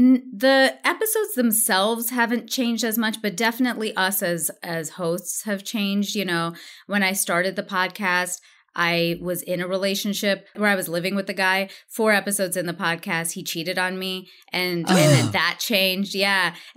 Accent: India; my mom and I are close, but because I'm Indian, I wasn't even allowed to say I was dating somebody.

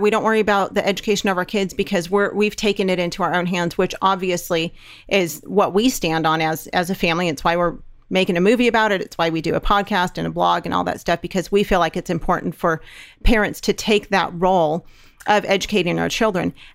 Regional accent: California, United States; We're from California, and I literally cannot wrap my mind around the things that are being taught to these children.

